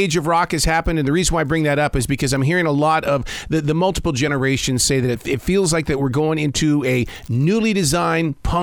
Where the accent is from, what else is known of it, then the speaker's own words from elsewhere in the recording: Montana, United States; We used to, because I grew up in up in Montana, and we would grab the chickens at 5 o'clock in the morning.